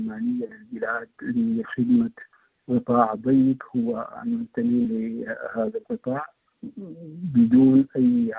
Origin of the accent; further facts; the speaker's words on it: Sudan; هذا جهد يعني أن نكون متواضعين أمامه كلنا كسودانيين